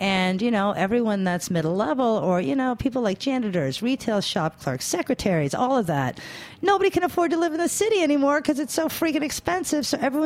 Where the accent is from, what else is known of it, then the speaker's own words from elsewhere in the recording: New York, United States; It's like, careful, I'm a New Yorker, my friend.